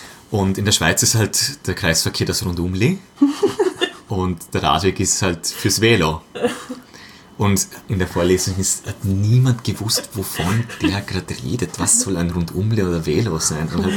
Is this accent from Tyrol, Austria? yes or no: no; Vorarlberg, Austria; bei uns in Vorarlberg sagt niemand, der gaut mir am Arsch, sondern der gaut mir auf den Sack.